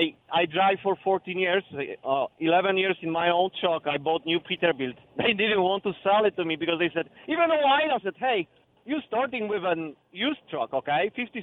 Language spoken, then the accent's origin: English; Poland; moved away; I came from Poland. I ran out of communism.